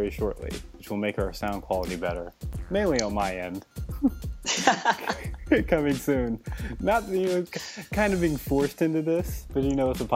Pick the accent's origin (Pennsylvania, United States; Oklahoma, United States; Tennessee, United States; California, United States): Oklahoma, United States; Oklahoma City; So, we're from Oklahoma City. Me and Tim both played basketball growing up, so we like our Thunder basketball.